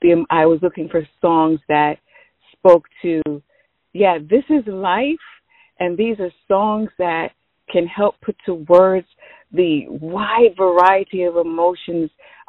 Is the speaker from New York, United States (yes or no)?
yes; New York, United States; I was born and raised in New York.